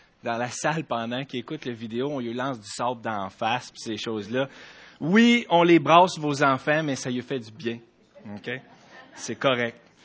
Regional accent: Cap-de-la-Madeleine, Quebec, Canada; Je suis né au Cap de la Madeleine.

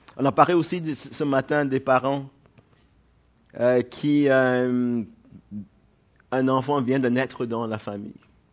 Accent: Quebec, Canada; Et vu que nous sommes québécois

